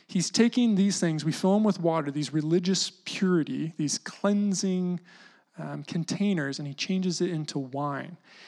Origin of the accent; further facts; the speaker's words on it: United States; I grew up in the United States in high school in a huge purity movement.